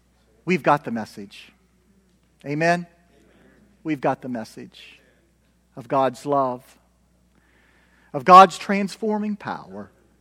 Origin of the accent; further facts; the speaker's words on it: Ohio, United States; I'm from Appalachian, Ohio, and I love stories, so bear with me here.